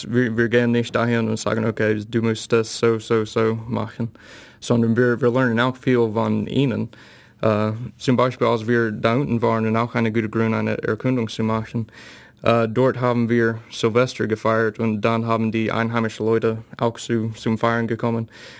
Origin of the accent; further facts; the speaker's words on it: Georgia, United States; German is a second language; now in Germany; ich komme aus Georgia in den südlichen USA, dort haben wir solche Dinge